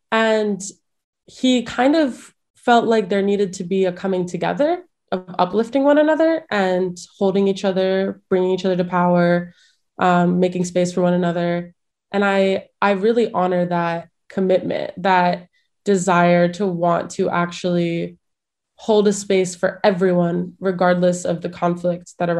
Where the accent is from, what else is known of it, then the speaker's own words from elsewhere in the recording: Columbus, Ohio, United States; I hung out at this space called the Russian Center in Columbus, Ohio, and I was constantly surrounded by Russian-speaking children and friends.